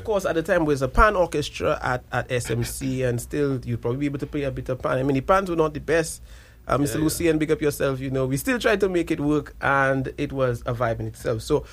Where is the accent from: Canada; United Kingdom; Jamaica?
Jamaica; Masha; Which is huge for me because I'm from Masha.